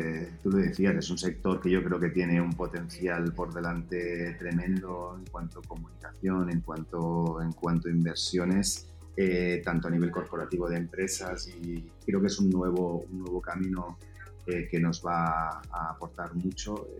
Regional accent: Denia, Valencian Community, Spain; Yo soy de Denia, de Alicante

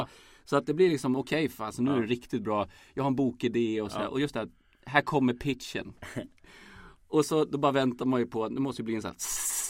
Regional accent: Matfors, Västernorrland County, Sweden; när jag var liten så i Matfors då

